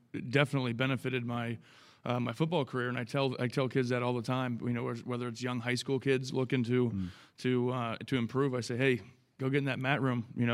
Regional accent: Pennsylvania, United States; Yeah, I grew up in the Whippeal, Western Pennsylvania. Blue collar parents, blue collar city, just working hard, every day.

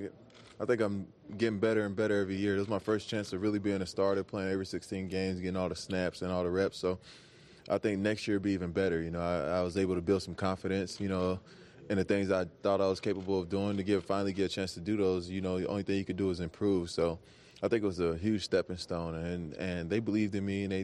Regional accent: the South, United States; You know, I was from the South and she was from the West Coast.

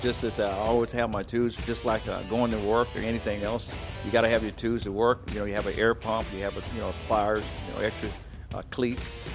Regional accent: Fayetteville, North Carolina, United States; I'm from Fayetteville, North Carolina.

